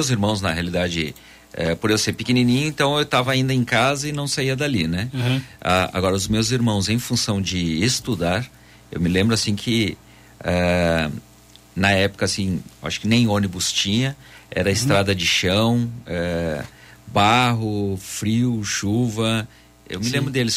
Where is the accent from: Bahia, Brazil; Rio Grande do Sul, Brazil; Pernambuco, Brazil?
Rio Grande do Sul, Brazil; Caxias do Sul; also born or lived in Gravataí; Nasci em Gravataí, mas não tinha cerca aí de um ano, já estava em Caxias do Sul.